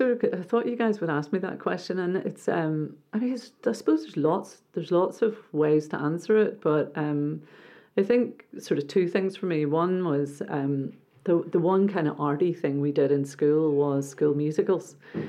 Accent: Northern Ireland, United Kingdom; growing up in Northern Ireland I was born in 1968.

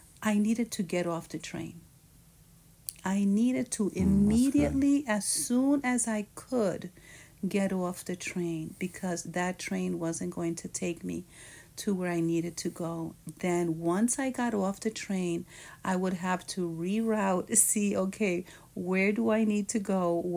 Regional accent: New York, United States; born there; I was born in New York and I lived there many, many years.

